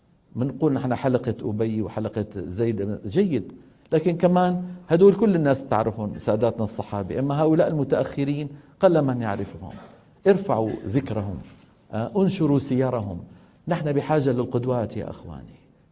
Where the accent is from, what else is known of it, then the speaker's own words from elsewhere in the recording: Syria; في مثل عندنا بالشام